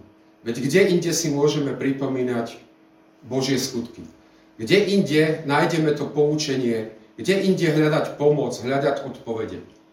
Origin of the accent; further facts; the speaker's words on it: Čepčín, Žilina Region, Slovakia; Ja som vyrastal v malom Čepčine a tam nie je kostol.